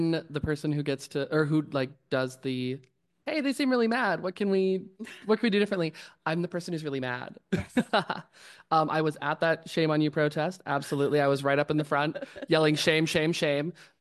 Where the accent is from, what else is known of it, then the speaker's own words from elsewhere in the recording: South Dakota, United States; now in Des Moines, United States; I left my home state of South Dakota because it didn't feel like there was a place for me to be safe there.